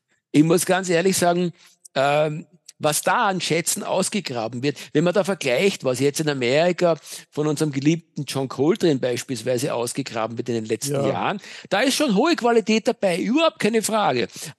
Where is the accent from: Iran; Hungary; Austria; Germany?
Austria; Vienna; Ich bin ja echter Wiener.